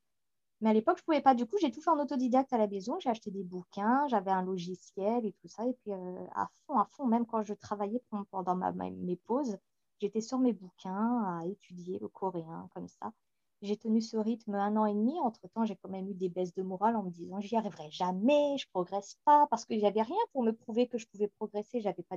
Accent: Hauts-de-France, France; born or raised there; accent: Picard; moved away as an adult; also born or lived in Paris

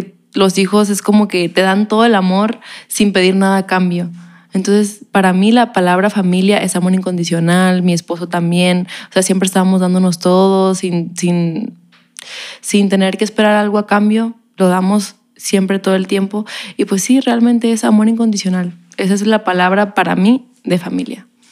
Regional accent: Mexicali, Baja California, Mexico; Sí, soy de Mexicali, allá nací.

